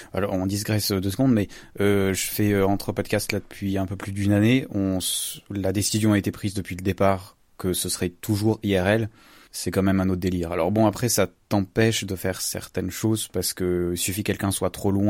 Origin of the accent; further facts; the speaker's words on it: Switzerland; Bon, moi, je suis suisse